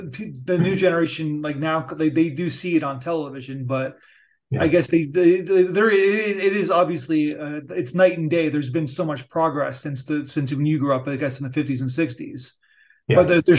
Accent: Niagara Falls, Ontario, Canada; It's funny because I'm from Niagara Falls.

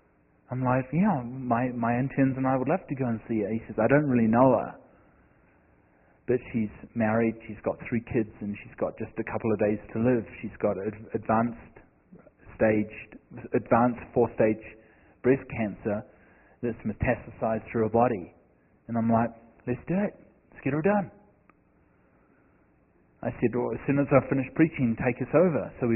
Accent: Redding, California, United States; And I said, William, I said … I'm from Redding, California and I'm here to minister to your wife.

